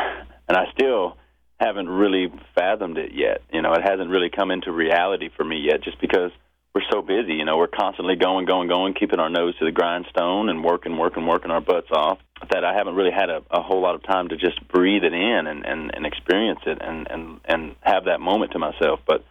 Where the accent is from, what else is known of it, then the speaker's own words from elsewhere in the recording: Vicksburg, Mississippi, United States; I'm actually going to go home tomorrow. I say home, back to my hometown.